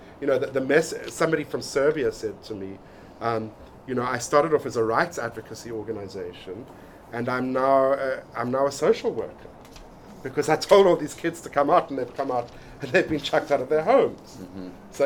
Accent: South Africa; And that's very familiar to me as a South African.

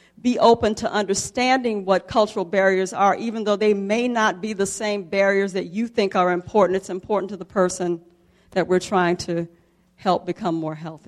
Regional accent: Jackson, Mississippi, United States; I grew up in the South. I grew up in Jackson, Mississippi. The culture in Mississippi, especially in African-American communities where I grew up, was one where we ate fried foods

